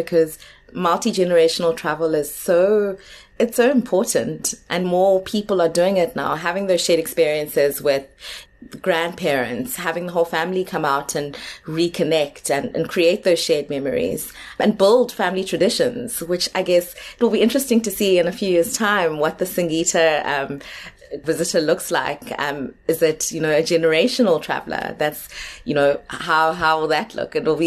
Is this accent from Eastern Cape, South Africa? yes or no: yes; Eastern Cape, South Africa; And growing up in the Eastern Cape, traveling wasn't a thing in my family.